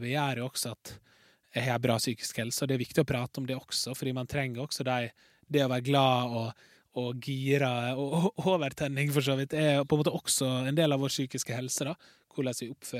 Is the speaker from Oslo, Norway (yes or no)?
no; Larsnes, Møre og Romsdal, Norway; jeg kan også på en måte parodere naboen min hjemme på Larsnes